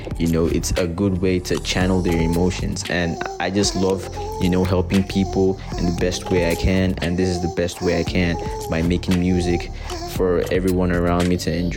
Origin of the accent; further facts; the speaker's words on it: Canada; I am a Canadian artist.